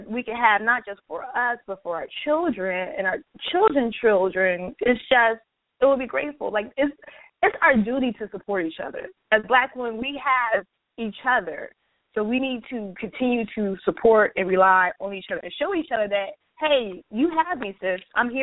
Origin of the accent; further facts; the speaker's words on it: New Jersey, United States; I'm originally from New Jersey.